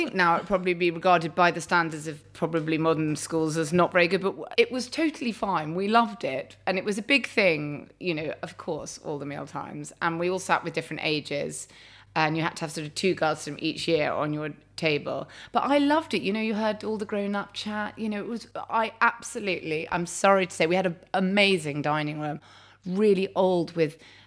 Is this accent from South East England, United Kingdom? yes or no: yes; South East England, United Kingdom; I grew up in Surrey, or sort of on the Surrey-Sussex borders, in the countryside, with my parents, who are still together and super fantastic. I'm the eldest of 3 girls.